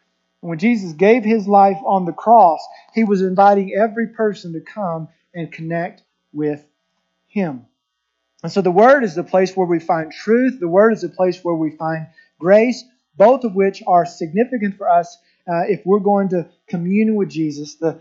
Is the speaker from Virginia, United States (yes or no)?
no; Oklahoma, United States; You know, I grew up in Oklahoma, and we were in a pretty rural area.